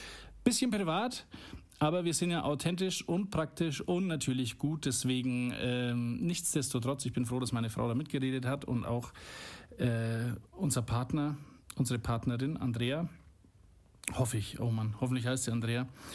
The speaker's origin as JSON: {"language": "German", "town": "Schwabach", "region": "Bavaria", "country": "Germany", "tie": "born or raised there", "said": "ich habe ja einen zweiten Podcast für meine Heimatstadt Schwabach."}